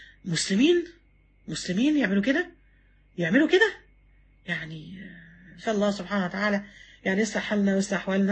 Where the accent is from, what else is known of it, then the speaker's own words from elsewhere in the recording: Egypt; كل مصر، احنا من مصر مثلا، بلدنا مصر، ما فيش حد في مصر مش صايم